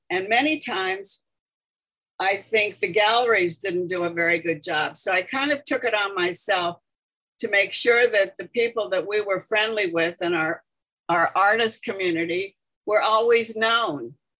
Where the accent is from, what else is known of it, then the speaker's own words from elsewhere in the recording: Los Angeles, California, United States; I'm an Armenian girl born and raised in Los Angeles. My family came to California. My grandparents came to California and started a life in Los Angeles.